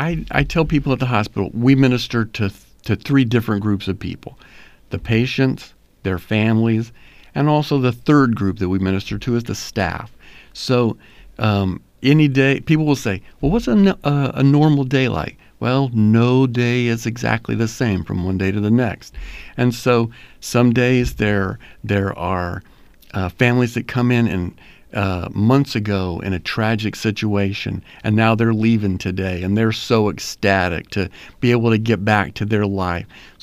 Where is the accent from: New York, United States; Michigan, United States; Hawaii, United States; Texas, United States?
Texas, United States; Corpus Christi; Well, I was raised here in Corpus. My family goes back to the turn of the last century here in Corpus. I graduated from Ray High School.